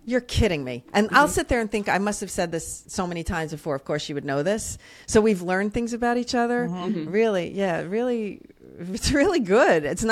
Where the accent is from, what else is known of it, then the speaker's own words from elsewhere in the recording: New Jersey, United States; accent: Jersey; I am from Jersey originally.